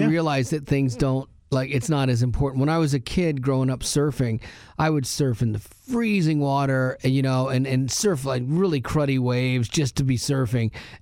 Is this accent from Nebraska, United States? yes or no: no; Florida, United States; I grew up in Florida. You did. And so I'm used to the heat